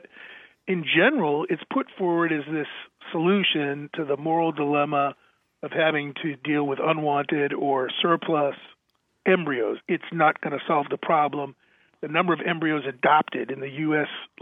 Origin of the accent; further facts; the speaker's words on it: Boston, Massachusetts, United States; I kind of think of when I travel around, if I said I was from Boston, people say, oh, great city.